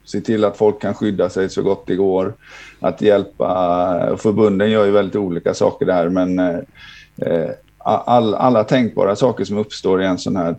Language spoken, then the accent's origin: Swedish; Gothenburg, Västra Götaland County, Sweden; now in Stockholm, Sweden; Jag är en göteborgare i den stockholmska diasporan sedan mer än 15 år tillbaka. Jag har min hemvist i Göteborg